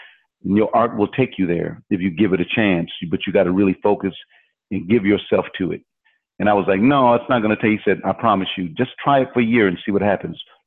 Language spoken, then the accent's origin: English; Lackawanna, New York, United States; which is in Lackawanna, New York, my hometown.